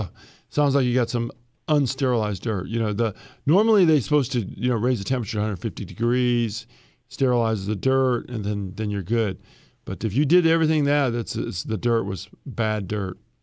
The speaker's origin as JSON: {"language": "English", "region": "New Jersey", "country": "United States", "tie": "born or raised there", "said": "When I was growing up in New Jersey"}